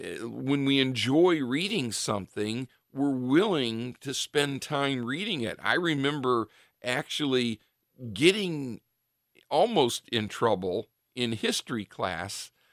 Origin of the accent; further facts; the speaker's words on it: Richfield, Ohio, United States; I went to the Revere school systems here locally, and growing up in Richfield, we had a small library in Richfield, and fortunately it was a branch of the Akron Summit County Library System